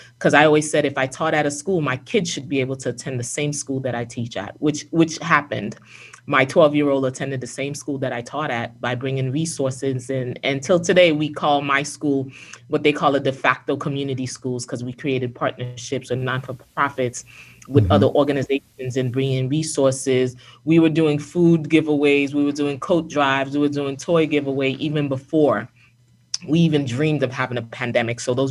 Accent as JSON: {"language": "English", "town": "Brooklyn", "region": "New York", "country": "United States", "tie": "born or raised there", "said": "I grew up in Ditmas Park. I attended PS 139."}